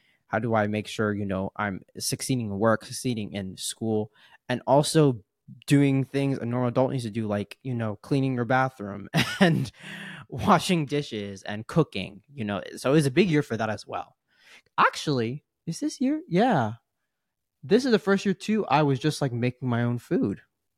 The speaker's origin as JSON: {"language": "English", "region": "New York", "country": "United States", "tie": "born there", "said": "Even though I was born in New York, like that was really my first proper time being there"}